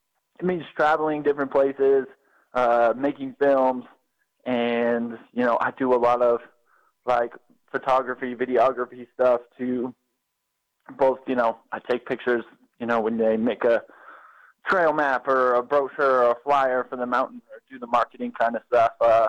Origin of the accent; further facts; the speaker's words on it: Colorado, United States; for me, I grew up in Colorado